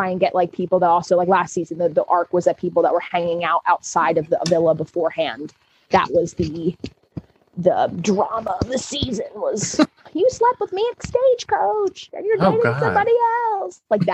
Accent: Pennsylvania, United States; People are like, because I'm from Pennsylvania, they're like, have you ever been to Nima Colin?

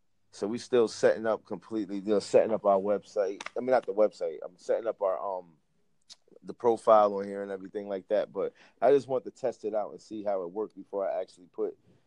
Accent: Connecticut, United States; I'm from well, I'm from … I'm from Connecticut, Clean North

